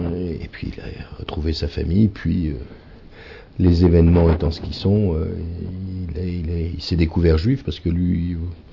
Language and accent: French; Bordeaux, Nouvelle-Aquitaine, France; une famille d'origine moitié Bordeaux. Je suis de Bordeaux, par conséquent, issu de la communauté portugaise, juive portugaise de Bordeaux, et qui elle-même venait du Portugal.